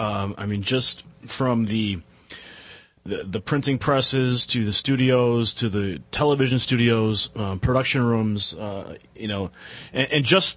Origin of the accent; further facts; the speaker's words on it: Chicago, Illinois, United States; out in Chicago, that's just something you don't see. I mean, people have been trained so much up there to fear guns and to be, you know, just to, at least in the cultures that I've grown up